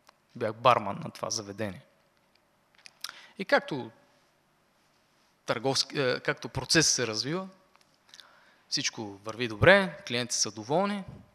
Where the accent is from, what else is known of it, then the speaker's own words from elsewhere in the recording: Vidin, Vidin Province, Bulgaria; now in Sofia, Bulgaria; В Видин, аз съм от Видин. Родом съм от Видин, сега живеем в София с моето семейство.